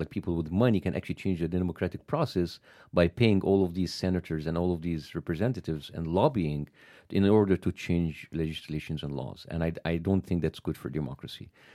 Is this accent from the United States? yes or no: no; Dhaka, Dhaka Division, Bangladesh; Just like, you know, yeah, I am from Dhaka. I'm from Bangladesh.